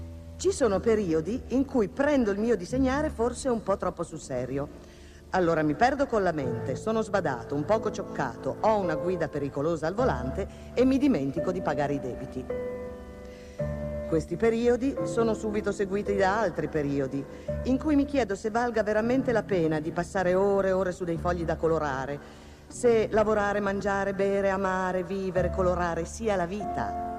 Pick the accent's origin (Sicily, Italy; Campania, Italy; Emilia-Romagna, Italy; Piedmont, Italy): Emilia-Romagna, Italy; Novellara; born there; Sono nato a Novellara tanto tempo fa.